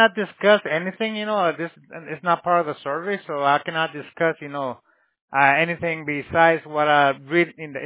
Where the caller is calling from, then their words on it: Miami, Florida, United States; Well, we're calling from Miami, sir.